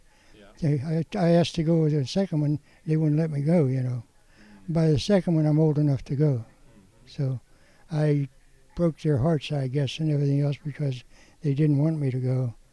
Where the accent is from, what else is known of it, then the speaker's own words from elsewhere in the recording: East Pittsburgh, Pennsylvania, United States; I was born in the Oak Hill section of things. My mother died when I was 3 years old. My dad remarried. He worked for Westinghouse. And my dad and my stepmother moved to a brand new house in the terrace part of East Pittsburgh